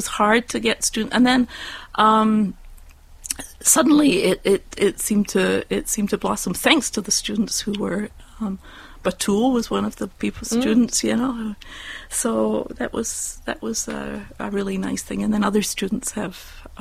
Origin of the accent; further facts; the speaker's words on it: Scotland, United Kingdom; Well, I grew up in the United Kingdom.